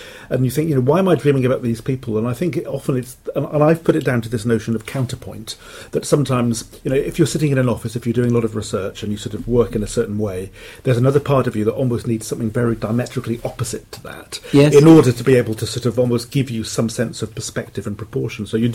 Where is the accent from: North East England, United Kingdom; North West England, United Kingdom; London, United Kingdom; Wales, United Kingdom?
Wales, United Kingdom; I'm from Wales originally, but have no traces of a Welsh accent.